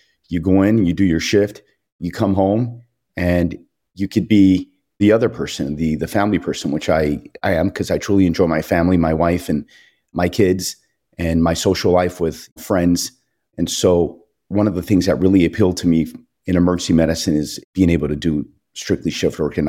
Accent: San Fernando Valley, California, United States; now in Santa Clarita, United States; I grew up in San Fernando Valley. I live now here in the Santa Clarita area

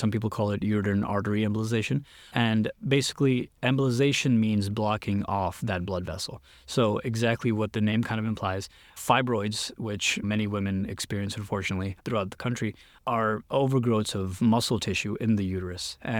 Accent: Chicago, Illinois, United States; I'm originally from Chicago. I still live there actually with my wife and one daughter.

